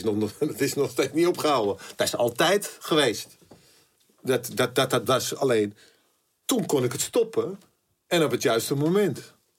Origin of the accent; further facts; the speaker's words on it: Amsterdam, North Holland, Netherlands; ik kwam er natuurlijk uit Amsterdam.